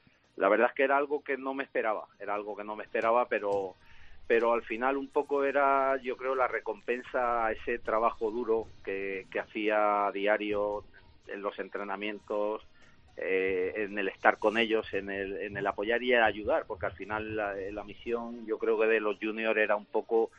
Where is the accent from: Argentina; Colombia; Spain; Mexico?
Spain; Region of Murcia; moved away; añorando mucho mi tierra, mi Murcia, que está muy lejos y a nivel comunicación complicado